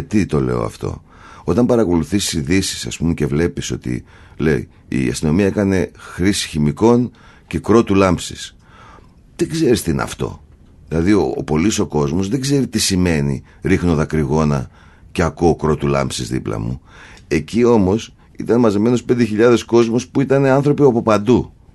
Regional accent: Evosmos, Central Macedonia, Greece; Εγώ μεγάλωσα στον Εύωσμο που είναι δυτικά, για ποιο δεν ξέρει, συνορεύει με την Ηλιούπολη και τη Σταυρούπολη

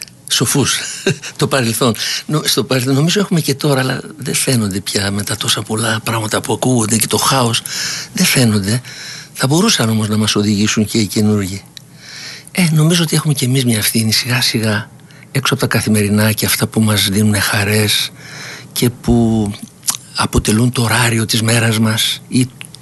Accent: Piraeus, Attica, Greece; Ναι, είμαι Πειραιώτης και το καυχαίμαι.

